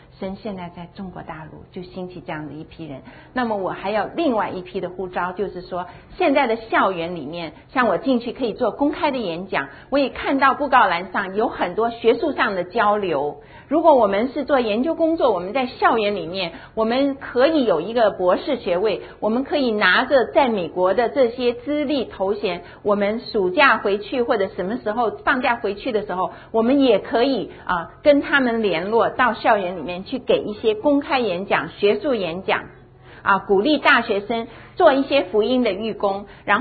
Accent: Taiwan; also born or lived in Xi'an, China; 因为我是西安来的，那我是台湾长大的

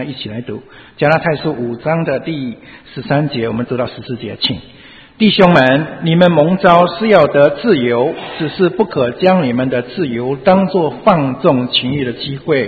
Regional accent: Taiwan; 那福建我没去过了，我是从福建，我们家是从福建后来迁到台湾去的。

